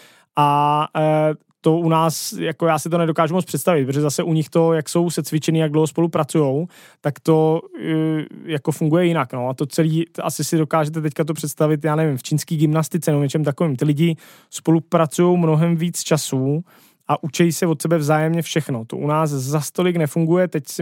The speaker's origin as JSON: {"language": "Czech", "region": "Bohemia", "country": "Czechia", "said": "Já vidím kolem sebe u nás v Čechách jako teď lidi"}